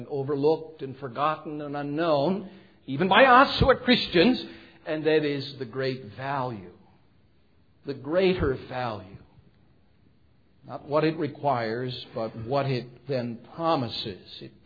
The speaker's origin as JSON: {"language": "English", "region": "Iowa", "country": "United States", "said": "I come from Iowa, so I call them freeways."}